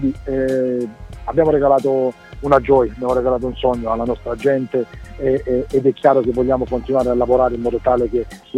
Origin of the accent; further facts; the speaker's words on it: Taranto, Apulia, Italy; Io da Tarantino avevo 14 anni quando si è fatto l'ultimo derby con il Bari.